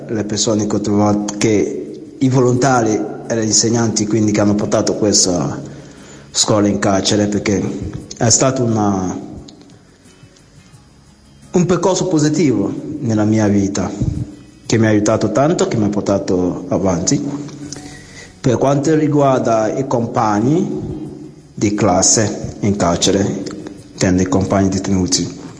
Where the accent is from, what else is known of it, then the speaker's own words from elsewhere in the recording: Nigeria; Italian is a second language; vengo da Biafra